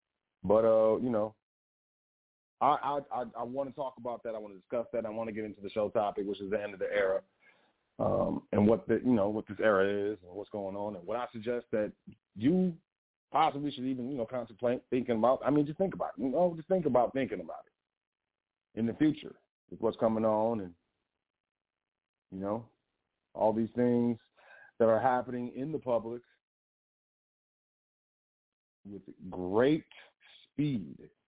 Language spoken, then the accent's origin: English; Netherlands; I'm from the Netherlands. I can't even say it. The Netherlands. I'm from the Netherlands.